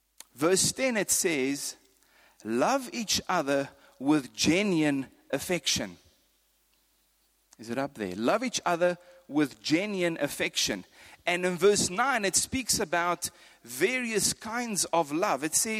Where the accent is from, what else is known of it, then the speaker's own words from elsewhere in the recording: Free State, South Africa; I grew up in the Free State.